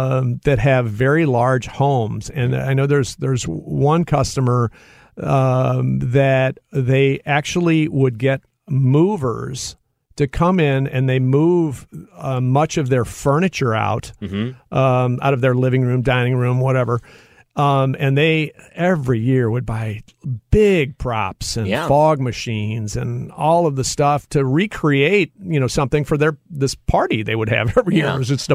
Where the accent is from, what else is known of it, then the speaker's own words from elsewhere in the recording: Webster Groves, Missouri, United States; And, of course, I grew up in Webster Groves, and I used to ride my bike up to Crestwood